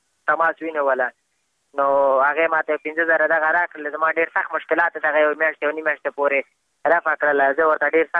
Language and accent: Pashto; Afghanistan; بس خو موږ هم د افغانستان بچیان یو د افغانستان معلولین یو